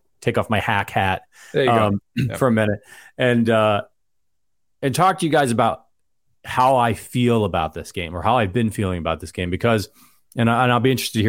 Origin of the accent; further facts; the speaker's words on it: Canada; now in Los Angeles, United States; I'm a Canadian now living